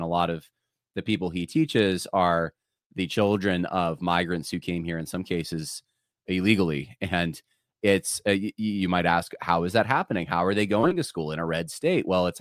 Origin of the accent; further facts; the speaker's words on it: Los Angeles, California, United States; some of you don't know this, but I'm from Los Angeles originally.